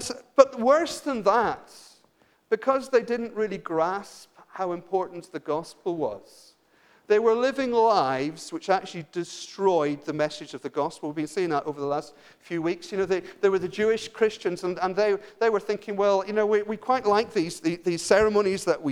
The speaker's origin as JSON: {"language": "English", "region": "England", "country": "United Kingdom", "said": "I'm not actually Irish, you understand. I'm actually English"}